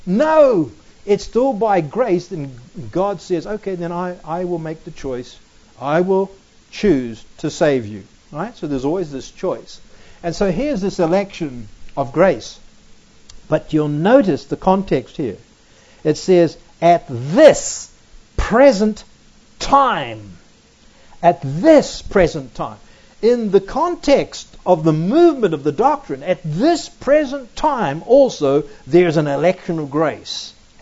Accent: Auckland, New Zealand; When I was a Christian growing up in Auckland, New Zealand

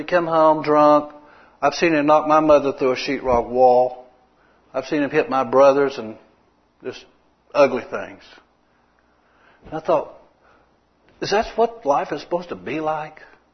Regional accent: Odessa, Texas, United States; I was born and raised in Odessa. Lived on the south side, 1109 Wilson.

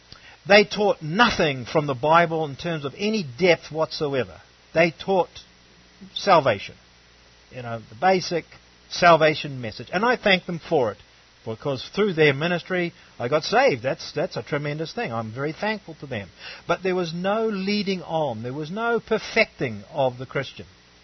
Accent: New Zealand; I come from New Zealand, in New Zealand, the same thing.

